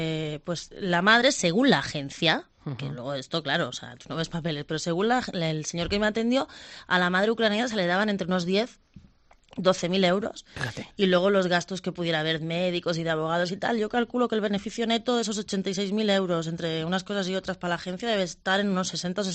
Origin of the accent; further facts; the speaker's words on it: Barcelona, Catalonia, Spain; Yo soy de Barcelona.